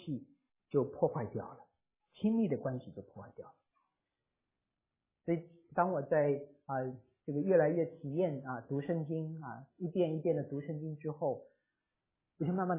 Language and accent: Chinese; Shanghai, China; now in Beijing, China; 我这个前年我从北京到我们老家上海，一路坐火车下去